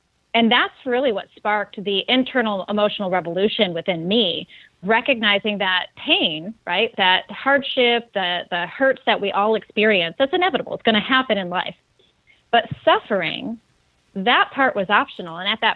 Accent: Michigan, United States; I grew up in Michigan.

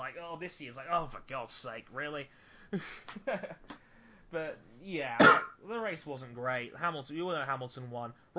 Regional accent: Jamaica; Being the Jamaican guy that I am, unfortunately. We don't grow hair in a lot of areas.

